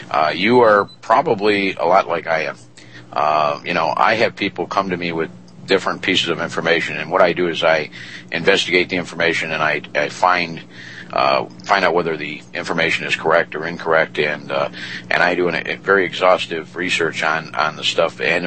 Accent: United States; As an American, I believe what I do as an American. I love my country.

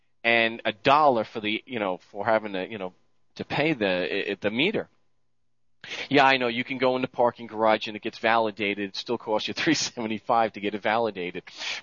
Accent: Phoenix, Arizona, United States; And I'm from Phoenix, so I'm not used to this like Barry is.

